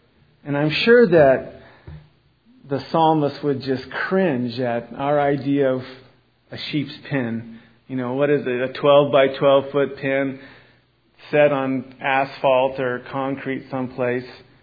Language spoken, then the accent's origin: English; Los Angeles, California, United States; I'm from Los Angeles.